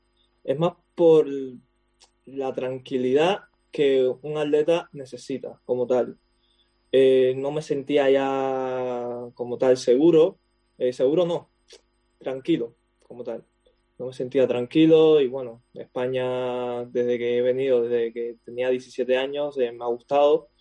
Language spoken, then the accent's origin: Spanish; Havana, Cuba; Soy de La Habana.